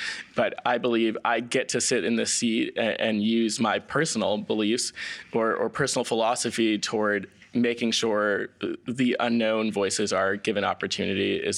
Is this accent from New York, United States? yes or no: yes; New York City, New York, United States; growing up in New York City, we have such a rich cultural community here